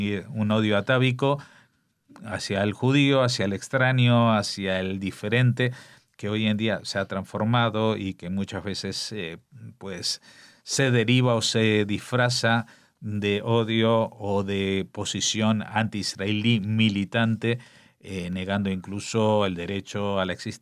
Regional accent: Spain

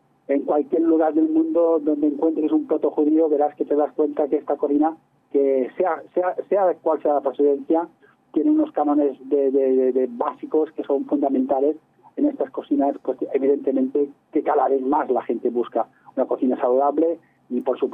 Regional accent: Mallorca, Balearic Islands, Spain; yo, pues, sabéis que vengo de una isla de Mallorca, en donde hay un grupo llamado Chuetas, que son descendientes de judíos conversos, y que a lo largo de la historia, hasta recientemente, pues han sido perseguidos, o hemos sido perseguidos de una manera visceral

